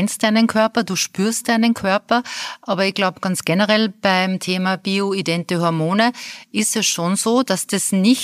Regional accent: Austria; angeschasselt, sagt man bei uns in Österreich, abgefertigt, glaube ich, auf Hochdeutsch heißt es dann.

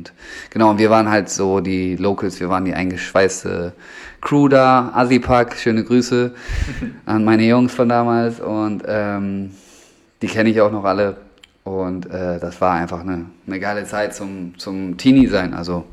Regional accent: Bremen, Germany; da bin ich groß geworden im Endeffekt.

